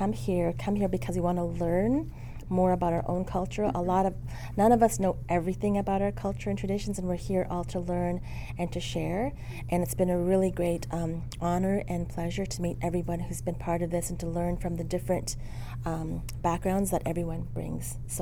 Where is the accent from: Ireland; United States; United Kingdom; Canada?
Canada; Ontario; now in Brampton, Canada; which is near London, and I've been living in Brampton for about 29 years. So I grew up on the First Nation, then moved to the city.